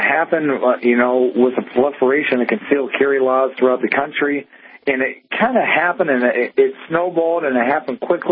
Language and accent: English; Pennsylvania, United States; Pennsylvania has had concealed carry as long as I can remember, and I grew up in Pennsylvania.